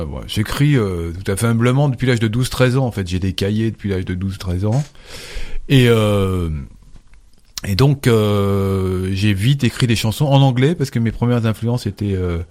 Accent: Paris, Île-de-France, France; puisque je viens de Paris au départ, si je peux le dire.

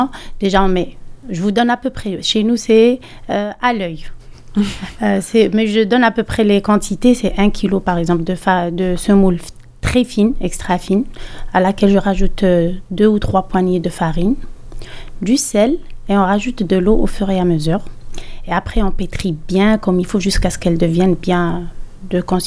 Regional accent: Chlef, Chlef Province, Algeria; Moi, je viens de Chlef. C'est le centre.

